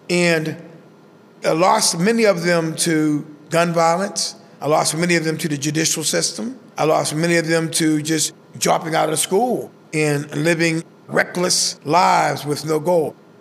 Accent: Swissvale, Pennsylvania, United States; also born or lived in Homewood; I'm actually from Homewood, and I grew up in Swissville.

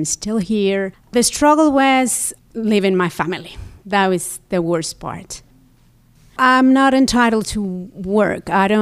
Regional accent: Puebla, Mexico; English is a second language; moved away as an adult; now in Pittsburgh, United States; I come from Puebla, Mexico. I was born in 1972, so I'm right now 44 years old. I came here to Pittsburgh 3.5 years ago.

